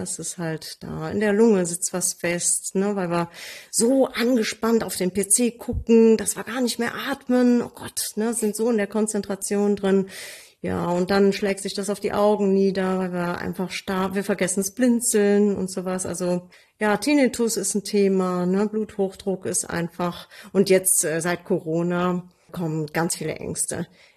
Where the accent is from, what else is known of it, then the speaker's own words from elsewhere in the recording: Cologne, North Rhine-Westphalia, Germany; ich bin ja Kölnerin